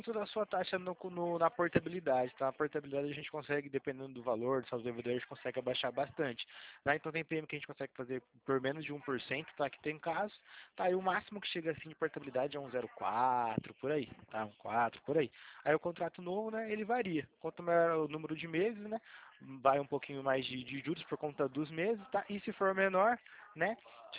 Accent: Araras, São Paulo, Brazil

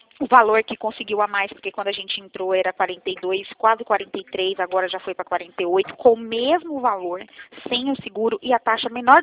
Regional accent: Bahia, Brazil; Isso, eu sou baiana.

